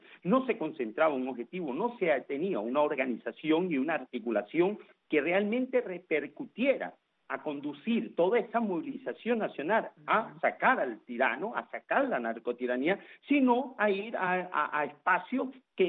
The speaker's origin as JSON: {"language": "Spanish", "country": "Venezuela", "said": "como asesor y como venezolano y como cualquiera"}